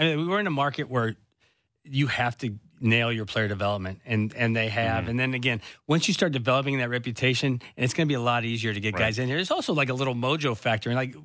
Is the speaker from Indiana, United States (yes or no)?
no; Brea, California, United States; I'm from Brea, California, so I moved here.